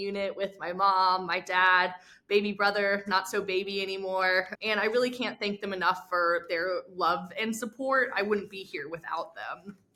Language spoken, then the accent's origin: English; Roanoke, Virginia, United States; also born or lived in Arlington; I was born in Arlington, Virginia, so consider DC and the Northern Virginia area home, but also was raised in Roanoke, Virginia, so Southwestern Virginia is also near and dear to my heart